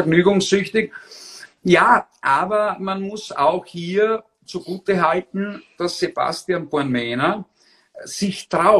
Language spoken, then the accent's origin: German; Austria; als Österreicher mit durchaus deutschen Wurzeln, wie gesagt, die Großmutter kam aus München, mein Onkel lebt nach wie vor in München